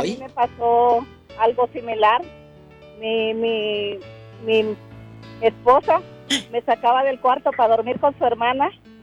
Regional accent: El Salvador; Somos del Salvador.

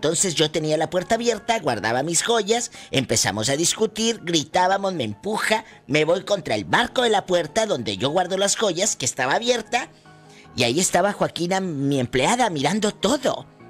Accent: Matamoros, Tamaulipas, Mexico; Un beso a todos en Brownsville, Texas, en Matamoros, mi tierra querida.

